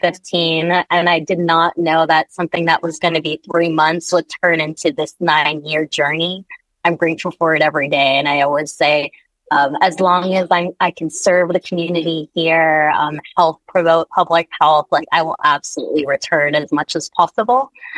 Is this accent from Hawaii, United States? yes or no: yes; Waipahu, Hawaii, United States; My heart is always in the Pacific. I grew up in Waipahu.